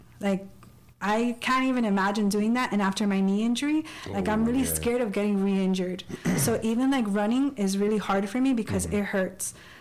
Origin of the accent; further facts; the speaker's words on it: Hialeah, Florida, United States; born and raised in Hialeah